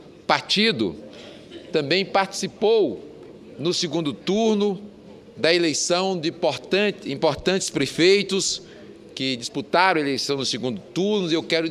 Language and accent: Portuguese; Fortaleza, Ceará, Brazil; que é a cidade de Fortaleza, que nós temos uma dedicação toda especial àquela cidade, a cidade onde nasci, onde me criei